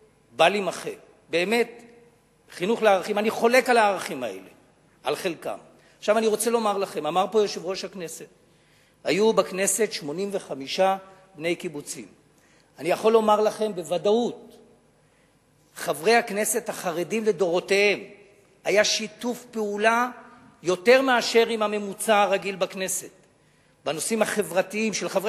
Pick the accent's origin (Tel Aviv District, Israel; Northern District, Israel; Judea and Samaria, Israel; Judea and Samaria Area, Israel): Tel Aviv District, Israel; Tel Aviv; אבל אני רוצה לדבר על הקיבוצניק הקלאסי, כפי שאני מכיר אותו כתל אביבי וכחרדי.